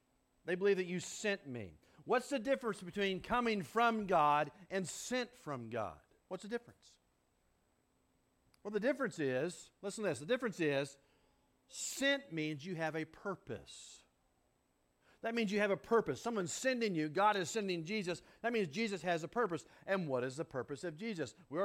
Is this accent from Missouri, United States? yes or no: yes; Leonard, Missouri, United States; Well, I'm not from Edina, and I'm not from Knox County. You see, I grew up on a farm outside of Leonard, Missouri in Shelby County.